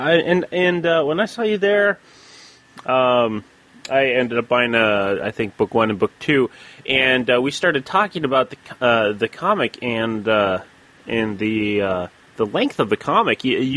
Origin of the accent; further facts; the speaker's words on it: Minnesota, United States; I'm pretty much in the same spot as I was when I was born, so. Minnesota.